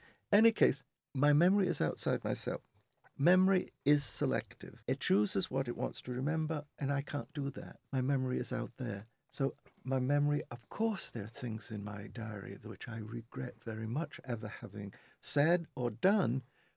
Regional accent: United Kingdom; considered British because I say aluminium, I say vitamin, I say urinal. I have to be tomato. So, yes, I'm British.

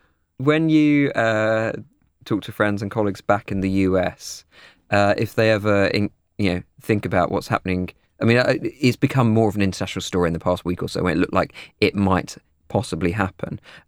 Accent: Birmingham, West Midlands, United Kingdom; Well, speaking as a Brummie, I wouldn't mind independent Birmingham.

